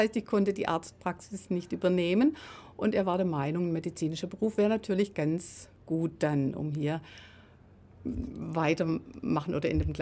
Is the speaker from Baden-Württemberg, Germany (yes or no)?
yes; Stuttgart, Baden-Württemberg, Germany; Habe ich nur schöne Erinnerungen an Stuttgart. Das ist meine Heimatstadt. Ich habe gerne dort gelebt, habe meine Jugend dort verbracht. Ja, es war eine schöne Zeit. Ich bin dort in die Schule gegangen oder in die Schulen gegangen.